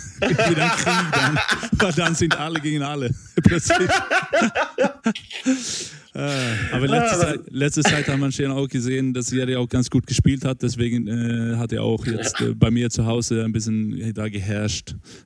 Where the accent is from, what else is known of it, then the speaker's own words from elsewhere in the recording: Sweden; dann bin ich als Schwede auch ganz herausgefordert